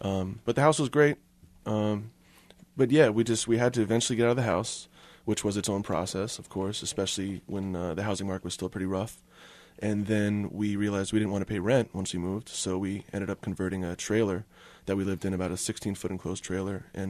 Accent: East Coast, United States; whereas I grew up in the East Coast, and so coming to the Midwest was kind of like a second home already

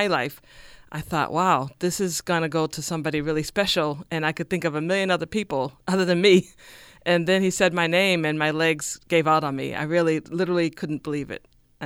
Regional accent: Boston, Massachusetts, United States; I grew up in Boston. Go Patriots.

